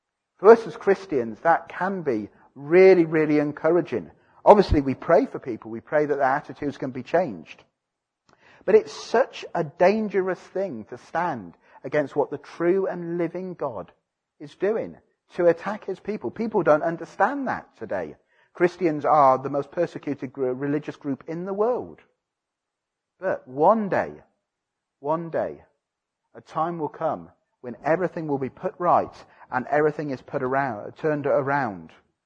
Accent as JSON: {"language": "English", "region": "Wales", "country": "United Kingdom", "tie": "born there", "said": "as you know, I was born in Wales."}